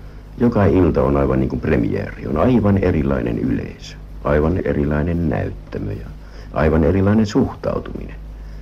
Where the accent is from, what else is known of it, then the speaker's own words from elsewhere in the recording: Joensuu, North Karelia, Finland; also born or lived in Käkisalmi, Russia; minähän olen karjalainen, syntynyt Kekisalmessa ja kouluni käynyt Joensuussa.